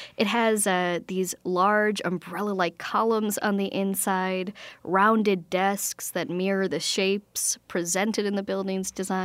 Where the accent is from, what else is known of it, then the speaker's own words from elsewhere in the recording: Lake Geneva, Wisconsin, United States; One of the things I always think about with my hometown, Lake Geneva, and Frank Lloyd Wright is, of course, the loss, the destruction of the Lake Geneva Hotel.